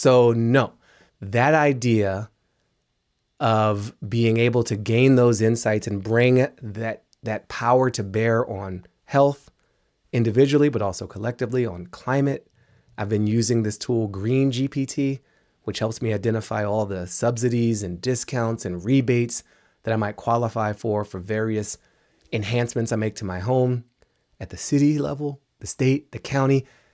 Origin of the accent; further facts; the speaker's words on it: Washington, District of Columbia, United States; Yeah, you know, I grew up in Washington, D.C. I was born in 1977